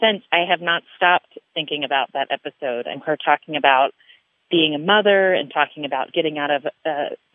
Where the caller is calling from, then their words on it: Wyoming, United States; I'm reading them from Wyoming.